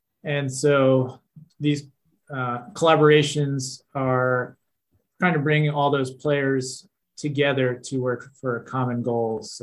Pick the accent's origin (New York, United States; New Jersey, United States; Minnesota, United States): New Jersey, United States; moved away; I'm also from the East Coast, from New Jersey originally, but quickly realized that was not necessarily the place for me, not enough space.